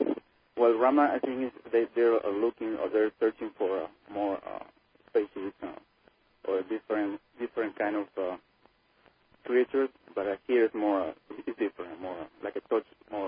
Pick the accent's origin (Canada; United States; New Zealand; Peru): Peru; English is a second language; you will excuse my English. I come from Peru